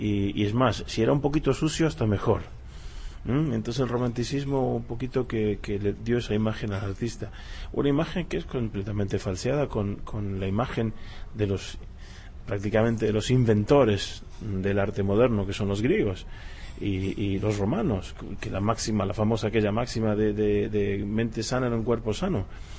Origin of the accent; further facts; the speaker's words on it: Argentina; born there; soy argentino de nacimiento y mi abuelo era español y soy también español por adopción, con lo cual tuve la suerte de poder tener dos países